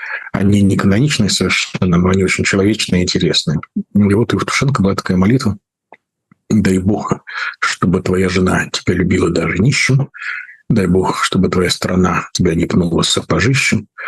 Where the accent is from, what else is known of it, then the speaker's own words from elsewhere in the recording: Prague, Czechia; Поскольку мое детство прошло в Праге, я ее, конечно, всегда очень любил.